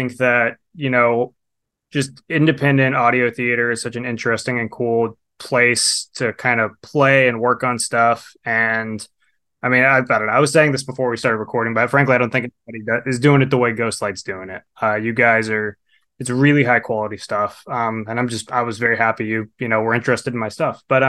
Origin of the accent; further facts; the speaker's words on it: Southwest, United States; I'm from the Southwest.